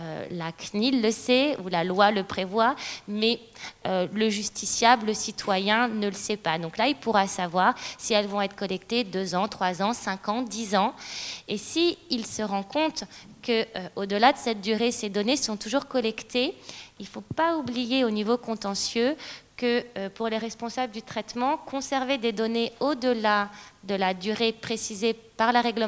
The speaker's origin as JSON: {"language": "French", "country": "France", "said": "connaît moins d'exceptions que chez nous en France"}